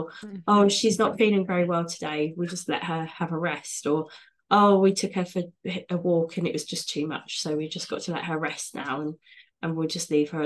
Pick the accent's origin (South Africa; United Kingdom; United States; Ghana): United Kingdom; The joys of being British and the stiff upper lip culture that comes with that.